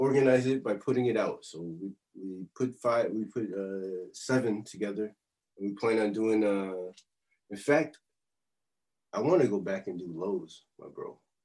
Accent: Chicago, Illinois, United States; You know, like I'm from Chicago, and what I remember. It's very busy and there's a lot of people

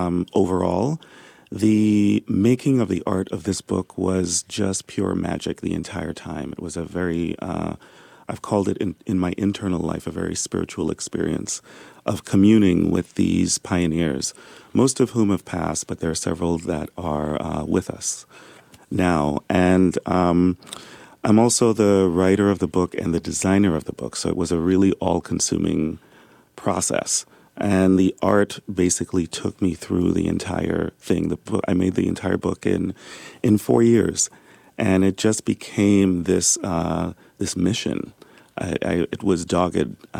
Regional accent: New York, United States; now in San Francisco, United States; I live in San Francisco now, but I grew up in New York.

